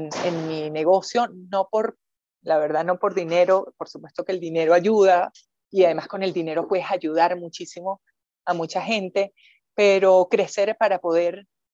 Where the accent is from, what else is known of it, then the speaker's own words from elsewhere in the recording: Venezuela; moved away as an adult; now in Colombia; pues soy venezolana. Llegué a Colombia hace un poco más de 5 años y comencé a trabajar en Colombia.